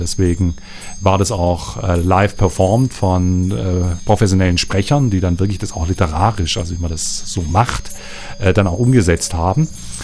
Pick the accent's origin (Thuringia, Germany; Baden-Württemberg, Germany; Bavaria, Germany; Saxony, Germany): Baden-Württemberg, Germany; Stuttgart; in Stuttgart, wo ich herkomme, wurde 1959 zum ersten Mal mit einem Computer literarisch gearbeitet.